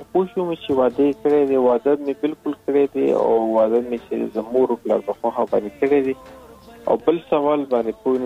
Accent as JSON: {"language": "Pashto", "country": "Afghanistan", "said": "نو ما چیرې زه پښتون یم ځکه ما دا وویلې"}